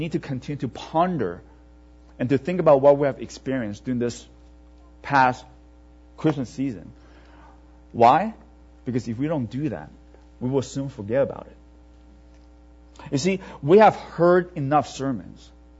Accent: Canada; in Canada, where I grew up. I remember when I was growing up in Canada

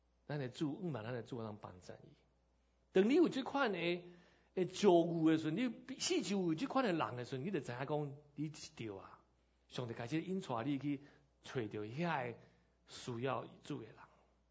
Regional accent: Taiwan; now in Seattle, United States; 来疼我们台湾人这个社区

